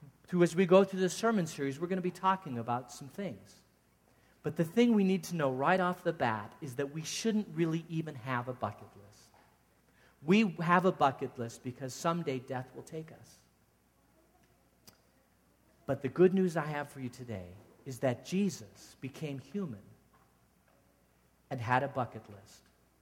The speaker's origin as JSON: {"language": "English", "town": "Phoenix", "region": "Arizona", "country": "United States", "tie": "born or raised there", "said": "No, I grew up in Phoenix. We wanted to hike all the different places in Arizona."}